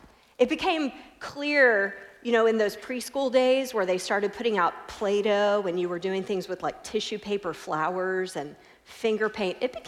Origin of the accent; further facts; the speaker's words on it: Houston, Texas, United States; This is a homecoming for me. I'm from the Houston area